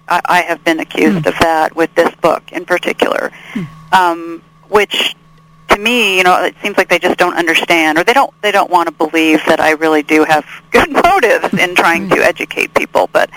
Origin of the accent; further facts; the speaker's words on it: La Jolla, California, United States; I grew up in La Jolla, California